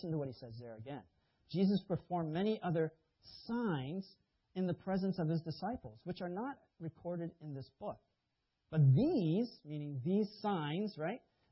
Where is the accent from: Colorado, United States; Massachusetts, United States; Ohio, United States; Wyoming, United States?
Massachusetts, United States; Boston; I grew up in Boston. Boston's famous for that.